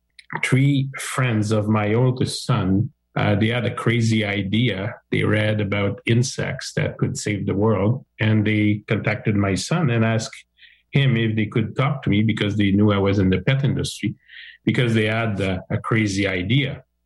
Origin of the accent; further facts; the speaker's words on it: Montreal, Quebec, Canada; I'm an agrologist from Montreal area in Quebec.